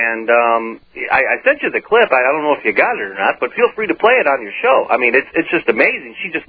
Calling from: Phoenix, Arizona, United States

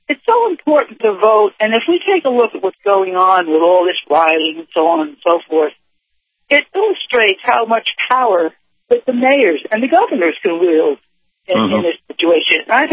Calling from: Sarasota, Florida, United States; Hi, Captain. … in Sarasota.

